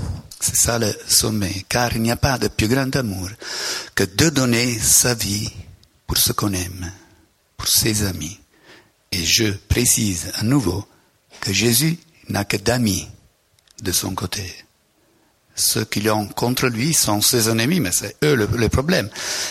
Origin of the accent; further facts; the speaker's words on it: Italy; Puisque moi, je suis italien et nous sommes un poète. On n'est pas des Suisses.